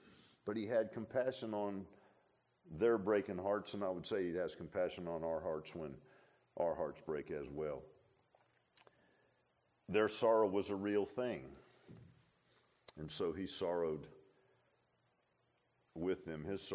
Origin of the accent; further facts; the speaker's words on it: Virginia Beach, Virginia, United States; I grew up in Virginia Beach, and at that time, Virginia Beach was a sleepy little, you know, town compared to today. It was, you know, I'd never been in a big city. Moved up to Northern Virginia